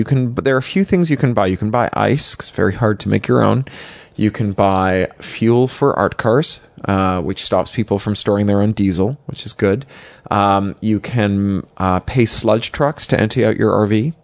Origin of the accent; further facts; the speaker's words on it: Toronto, Ontario, Canada; So I'm from Toronto. We are all about the lakes and the cottages and so on.